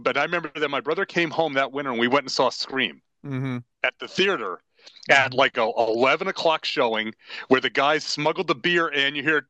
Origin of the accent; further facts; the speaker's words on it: New York, United States; I was a huge Halloween fan because growing up in New York, Halloween and Halloween 2 were always on Channel 11